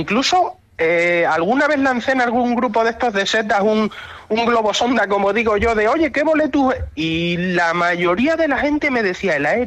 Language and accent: Spanish; Jarandilla de la Vera, Extremadura, Spain; Nosotros, de hecho, creo que fue en Jarandilla de la Vera, el ayuntamiento de aquí de mi pueblo, que sería pionero en crear